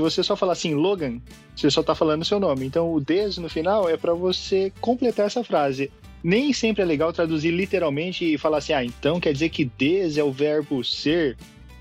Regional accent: Brazil; now in Japan; nunca aprendi a programação que eu queria ter aprendido lá quando eu era adolescente no Brasil ainda.

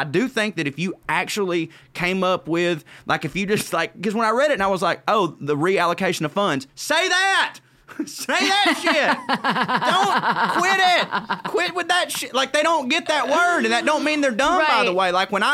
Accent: Southern United States, United States; accent: Southern; because, woe is me, little Southern white man or whatever. But like anytime, you know, when people hear my accent, they're like, oh, this guy is this, you know?

